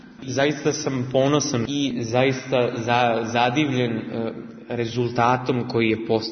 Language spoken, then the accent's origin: Serbian; Leskovac, Southern and Eastern Serbia, Serbia; dolazim iz Leskovca i student sam prve godine muzikologije u Beogradu.